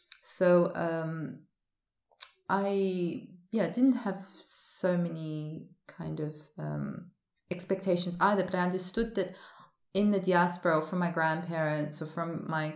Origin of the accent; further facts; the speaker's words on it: Australia; I had a Russian surname until I was 17 and a half. But even as a teenager growing up in Australia